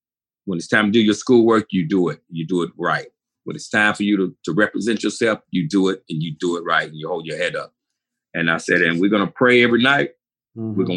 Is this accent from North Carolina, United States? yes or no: yes; Charlotte, North Carolina, United States; And I was born and raised here in Charlotte, North Carolina.